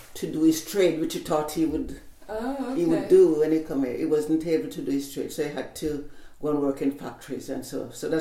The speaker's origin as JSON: {"language": "English", "town": "Browns Hall", "region": "Saint Catherine", "country": "Jamaica", "said": "I'm from Browns Hall, St. Catherine, in Jamaica."}